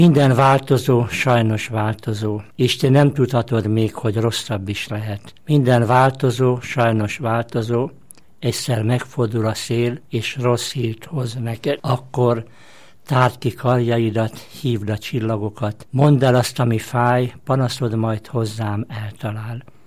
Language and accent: Hungarian; Zala, Hungary; Kis zalai faluból származom, ahol viszonylag kevesen éltünk együtt az emberbe, ottan a kis faluban